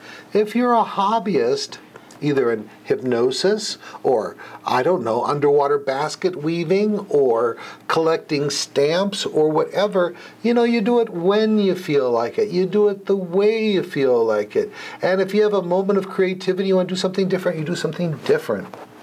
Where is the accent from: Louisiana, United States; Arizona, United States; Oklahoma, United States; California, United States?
California, United States; Los Angeles; And I grew up in Los Angeles and was a product of the Los Angeles City school system. And the truth is, it wasn't that great.